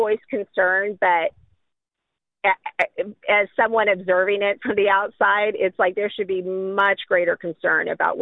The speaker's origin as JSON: {"language": "English", "town": "San Diego", "region": "California", "country": "United States", "lives_now": "Tennessee, United States", "said": "I mean, I'm coming from San Diego and I'm in Tennessee, red Tennessee."}